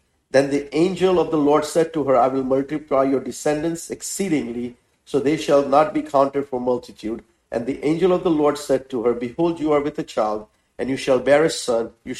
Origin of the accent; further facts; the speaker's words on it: India; English is a second language; now in United States; we are immigrant in this country, in America. We came from India